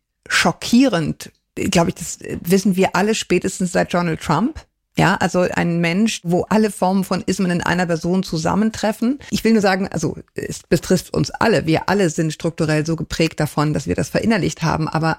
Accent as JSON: {"language": "German", "country": "Germany", "said": "ich bin ja eine Deutsche"}